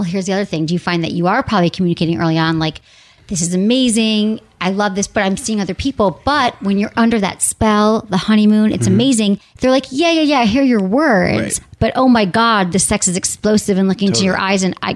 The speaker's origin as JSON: {"language": "English", "region": "Midwest", "country": "United States", "said": "Like, I mean, I'm from the Midwest. I go to Chicago."}